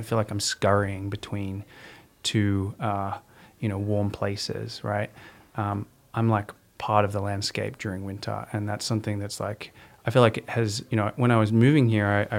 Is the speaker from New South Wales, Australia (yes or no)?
yes; Sydney, New South Wales, Australia; so I come from Sydney, Australia, and grew up